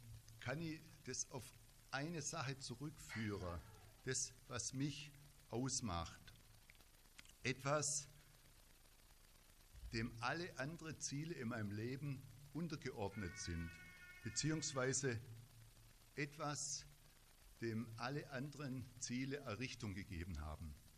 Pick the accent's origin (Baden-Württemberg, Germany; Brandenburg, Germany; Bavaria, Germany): Baden-Württemberg, Germany; Herbrechting; ich komme aus Herbrechting